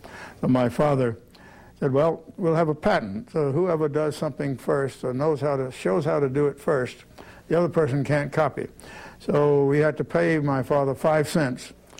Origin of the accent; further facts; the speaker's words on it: South Carolina, United States; Well, I grew up in South Carolina, in the somewhat mountainous region of South Carolina. And I grew up on a little farm.